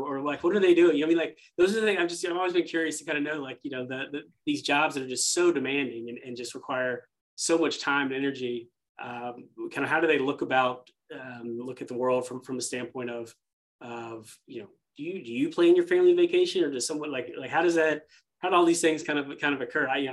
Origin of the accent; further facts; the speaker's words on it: Atlanta, Georgia, United States; Yeah, so I grew up here in Metro Atlanta, South Forsyth High School, actually, for those from Metro Atlanta.